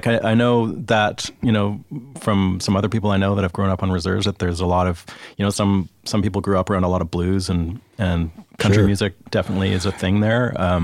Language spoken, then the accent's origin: English; Vancouver, British Columbia, Canada; I'm from Vancouver.